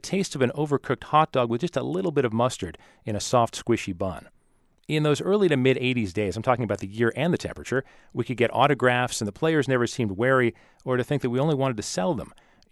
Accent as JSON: {"language": "English", "town": "Phoenix", "region": "Arizona", "country": "United States", "tie": "born or raised there", "said": "For me, growing up in Phoenix as a baseball fan"}